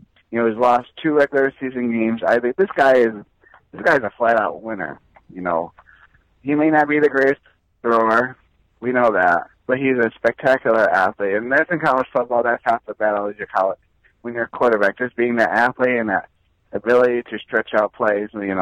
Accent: Syracuse, New York, United States; I'm going to go to my hometown, Syracuse.

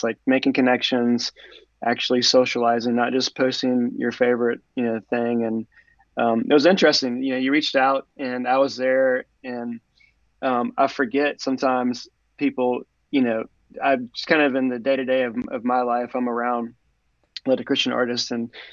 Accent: New Orleans, Louisiana, United States; Growing up in New Orleans, it was more of a cultural, kind of a faith in New Orleans

